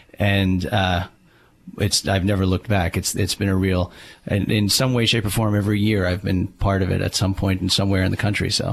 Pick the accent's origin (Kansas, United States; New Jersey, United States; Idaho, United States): New Jersey, United States; I'm from New Jersey.